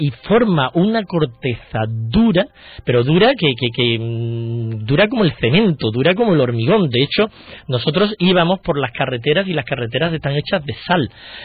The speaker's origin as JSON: {"language": "Spanish", "town": "Seville", "region": "Andalusia", "country": "Spain", "said": "En realidad soy del sur, porque soy sevillano"}